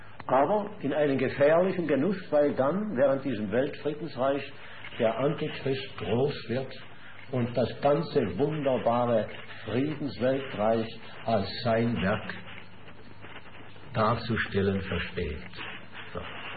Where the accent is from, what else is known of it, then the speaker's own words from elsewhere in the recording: Schaffhausen, Switzerland; an was ich mich erinnere, als Bub in Schaffhausen